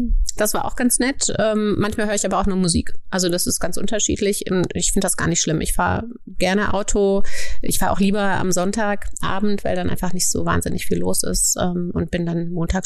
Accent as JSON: {"language": "German", "region": "North Rhine-Westphalia", "country": "Germany", "tie": "born there", "said": "Also ich bin im Ruhrgebiet geboren, würde mich jetzt aber nicht zwingend also als Ruhrgebietlerin bezeichnen. Ich war zum Studium in Bayern. Ich war vor dem Studium ein halbes Jahr hier, habe ein Praktikum bei der Freien Presse Lokalredaktion gemacht, Mitte der 90er Jahre. Dann war ich in den USA, dann bin ich ins Ruhrgebiet zurückgeke"}